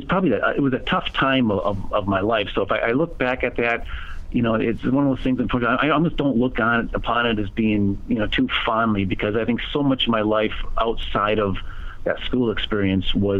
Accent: Blooming Prairie, Minnesota, United States; I am originally from Minnesota, so born and raised in Minnesota, a small town in southern Minnesota, actually, Blooming Prairie, for my earlier years.

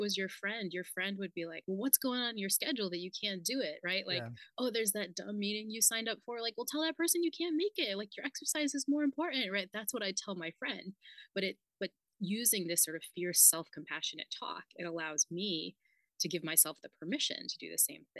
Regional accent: Northeast, United States; I'm like from the Northeast and, you know, very like city girl.

